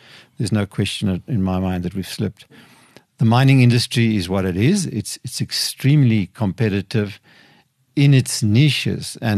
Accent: Okahandja, Otjozondjupa, Namibia; because Okahanya is being bypassed at the moment, and my hometown really needs to do better and needs to really establish a destination where people don't just pass Okahanya but come there to come and enjoy the sort of attributes that setting has.

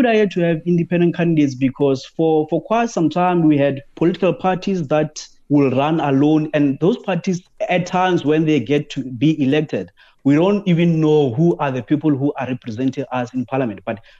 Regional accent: Limpopo, South Africa; I come from Limpopo in a village where there's no access to water.

